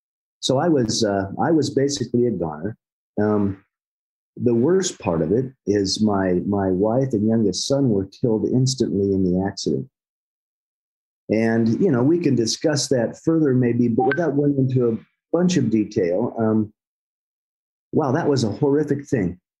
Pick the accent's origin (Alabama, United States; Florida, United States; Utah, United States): Utah, United States; I grew up here in the Rocky Mountains of Utah.